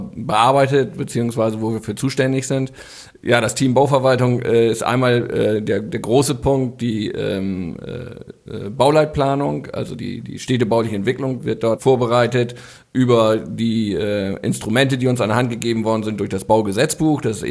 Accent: Krempel, Lower Saxony, Germany; Ich komme aus Krempel

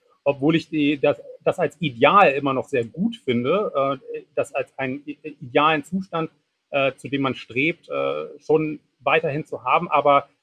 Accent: Hanover, Lower Saxony, Germany; born there; Also erstmal fühle ich mich als gebürtiger Hannoveraner noch als Norddeutscher.

